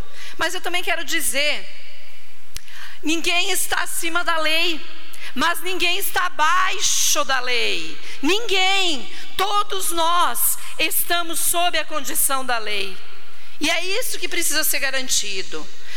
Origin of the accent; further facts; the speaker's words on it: Chapecó, Santa Catarina, Brazil; born there; Eu nasci em Chapecó. Para aí. 47 anos de vida.